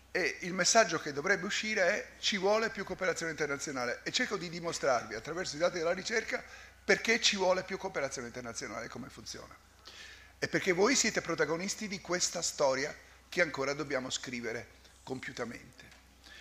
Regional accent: Palermo, Sicily, Italy; born there; io sono nato a Palermo, poi sono andato fuori a lavorare

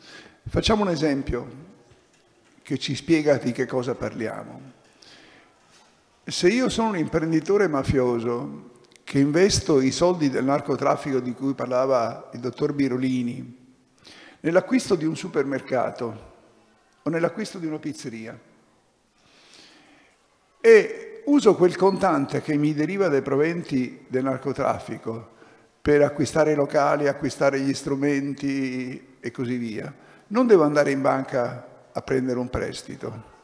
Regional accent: Palermo, Sicily, Italy; born there; Al contrario di Marco Birolini, io sono nato a Palermo, sono un emigrato di ritorno relativo, cioè sono venuto

